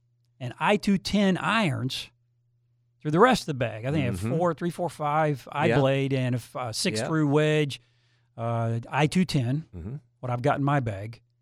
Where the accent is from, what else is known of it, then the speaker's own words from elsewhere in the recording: Missouri, United States; Show me. I'm from Missouri. Show me.